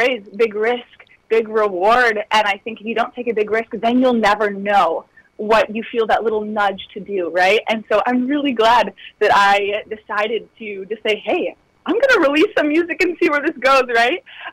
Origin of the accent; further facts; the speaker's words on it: Ohio, United States; now in Southern California, United States; I say it proudly out here in Southern California. I say, oh, I'm from Ohio. Now, there won't be a lot of people that are also from Ohio. I'll give you that. But loved growing up in Ohio, besides the cold weather.